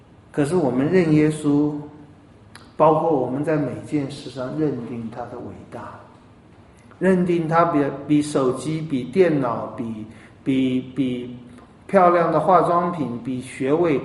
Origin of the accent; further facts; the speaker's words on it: China; 我们中国人的文化里面也喜欢讲忍耐